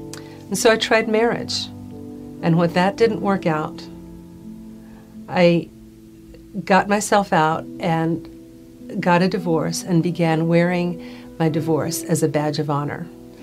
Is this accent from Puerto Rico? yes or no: yes; Puerto Rico; I grew up in Puerto Rico, and I had this fantastic Jewish grandmother I just adored.